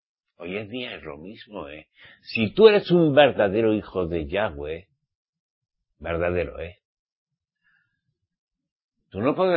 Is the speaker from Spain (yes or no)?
yes; Navarre, Spain; Y mi Egipto es Navarra. Para que os entendáis, en el norte de España.